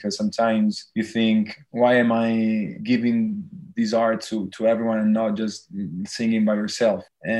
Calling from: Tuscany, Italy; I'm calling from Tuscany in Italy.

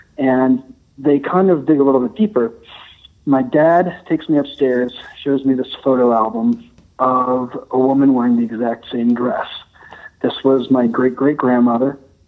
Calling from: Flemington, New Jersey, United States; I'm calling from Flemington, New Jersey.

